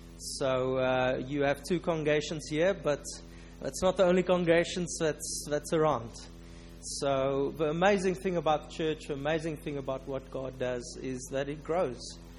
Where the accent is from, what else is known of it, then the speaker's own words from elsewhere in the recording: Cape Town, Western Cape, South Africa; accent: South African; Please do excuse my South African accent. I know it's not always that easy to understand. But I am from Cape Town, which is probably the most beautiful place on earth.